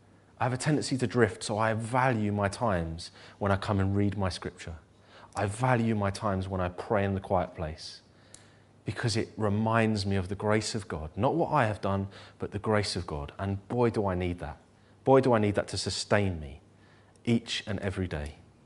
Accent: North London, London, United Kingdom; I'm a lad who grew up in North London and I don't say my word. My accent is a bit rough in patches.

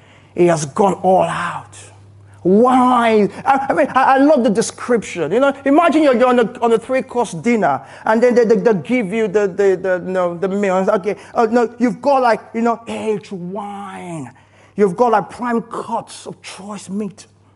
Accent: Nigeria; By the way, you know I'm Nigerian

